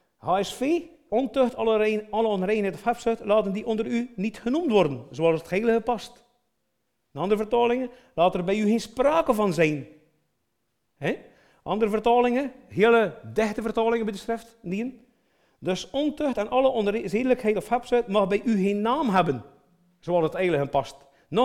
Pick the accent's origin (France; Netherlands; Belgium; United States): Belgium; Flanders; weet je dat als mensen als Vlaming zien, zeggen we, hij sprake van, hè, jong?